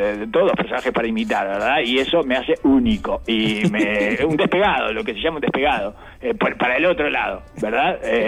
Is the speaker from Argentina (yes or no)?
yes; Argentina; ay, Punta del Este, si yo soy argentino, soy peronista.